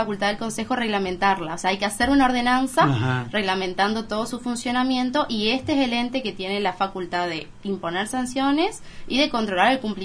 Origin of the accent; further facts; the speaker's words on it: Eldorado, Misiones, Argentina; Bueno, nací, crecí en El Dorado, me fui a estudiar y volví, porque yo siempre sentí que El Dorado era mi casa, siempre la sentí como mi hogar.